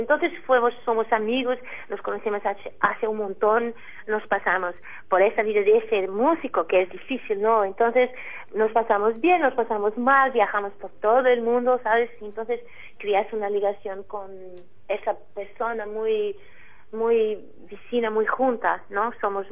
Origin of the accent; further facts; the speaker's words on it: Mozambique; por causa de África, Mozambique, que es mi tierra también